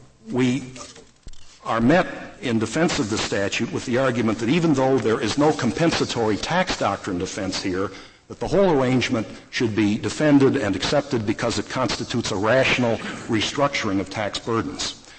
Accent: Illinois, United States; The range is from $36 up to $2,200 in my home state of Illinois.

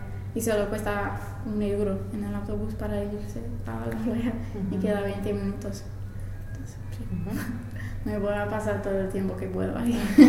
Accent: England, United Kingdom; Spanish is a second language; También mis amigas de mi pueblo en Inglaterra quieren venir, claro, porque tienen alojamiento gratis

